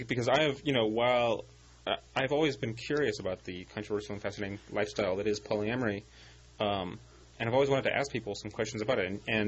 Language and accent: English; United States; I mean, I'm born in America. I'm an American.